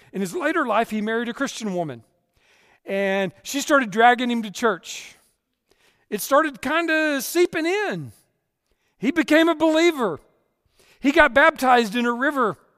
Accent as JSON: {"language": "English", "region": "Texas", "country": "United States", "tie": "born or raised there", "said": "Growing up in Texas, I had to read a Sam Houston biography."}